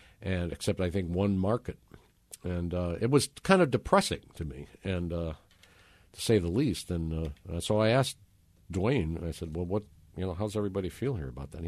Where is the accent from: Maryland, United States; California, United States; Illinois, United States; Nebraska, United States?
Illinois, United States; Chicago; also born or lived in rural Midwest, United States; Because, as I said, I grew up in Chicago, but I also grew up a lot in the rural Midwest